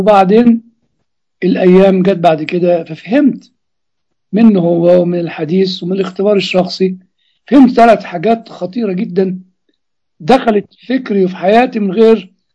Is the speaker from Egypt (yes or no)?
yes; Upper Egypt, Egypt; وعندنا في الصعيد يروح يضربوا خرطوش ونار